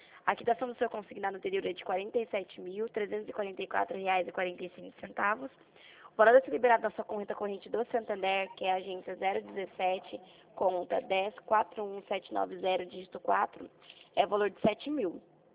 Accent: Presidente Prudente, São Paulo, Brazil; Eu sou de Presidente Prudente

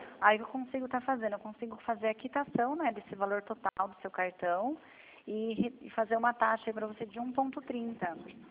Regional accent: São Paulo, Brazil; Sou daqui de São Paulo.

